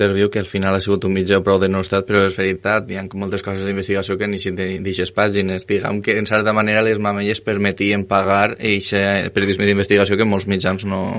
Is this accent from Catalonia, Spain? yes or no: no; Valencian Community, Spain; També és curiós també que tu, com part de la meva família, venim del Comtat. El Comtat i totes les valls del Coll i les comarques centrals també en València, diguem, tenen molt de prestigi com a un valencià molt ben parlat